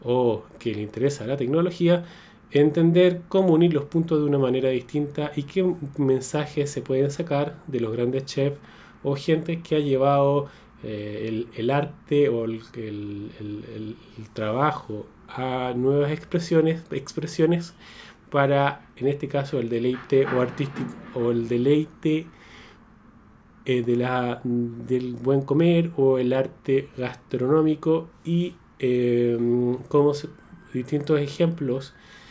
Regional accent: Chile; como chilenos, nos gusta hacer la asociatividad con lo que está pasando afuera

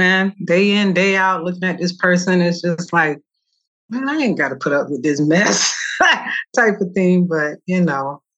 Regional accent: Georgia, United States; I was stationed in Alabama, and I'm originally from Georgia.

